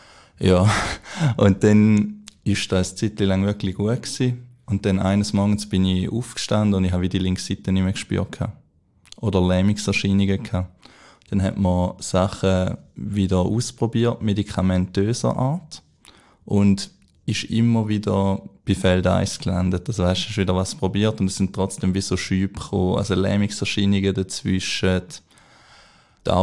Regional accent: Mühlen, St. Gallen, Switzerland; ich komme aus Mühlen, das ist so ein kleines Dorf zwischen St. Gallen und am Bodensee. Ja, halt eben, es ist dort so ein bisschen beschaulich und jeder kennt jeden

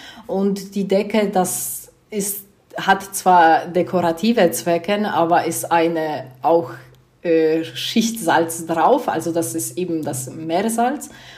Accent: Poland; Ich komme aus Polen

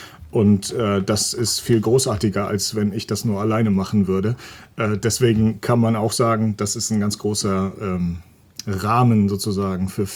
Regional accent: Mecklenburg-Vorpommern, Germany; Ich komme aus Mecklenburg ursprünglich mal und das freut mich immer und die machen gutes Bier.

